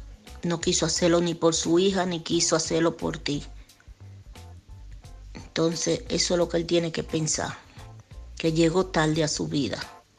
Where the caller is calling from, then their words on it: Alcorcón, Community of Madrid, Spain; de Madrid y Alcorcón.